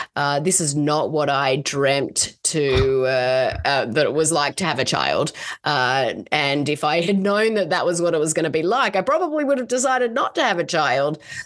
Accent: Australia; now in Seattle, United States; Yeah, well, I am Australian. I know you're probably shocked when you first hear my voice, but I do live in Seattle, Washington in the US. We've been here for over 8 years.

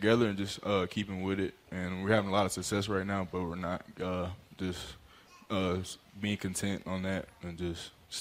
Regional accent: Durham, North Carolina, United States; also born or lived in Phoenix; Durham, North Carolina.

